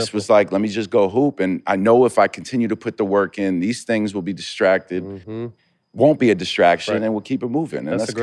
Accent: New York, United States; Grew up in New York. Back in like the 80s and 90s, there was like a middle class in New York.

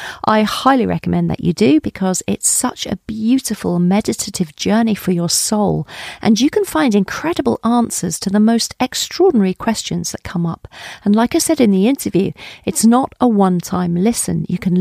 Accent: Colchester, East of England, United Kingdom; And I was brought up in Colchester in Essex.

